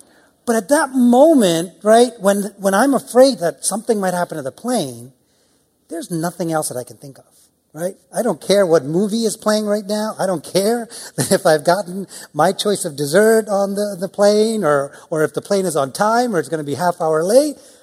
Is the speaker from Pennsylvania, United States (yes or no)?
yes; Philadelphia, Pennsylvania, United States; also born or lived in India; But I am from Philadelphia, and I remember my early days. I moved to the U.S. from India in the late 70s